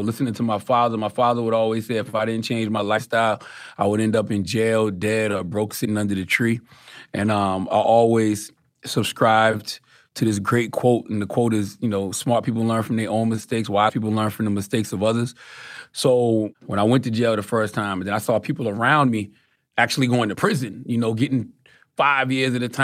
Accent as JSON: {"language": "English", "town": "Mount's Corner", "region": "South Carolina", "country": "United States", "said": "I'm from Mount's Corner, South Carolina. Even though I've transcended my circumstances, I still represent Mount's Corner to the fullest because so much of who I am is that place."}